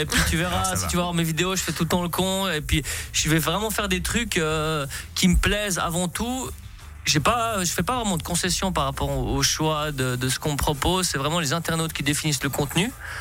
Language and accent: French; Switzerland; Je suis un Suisse en voyage, je suis pas un Français en voyage.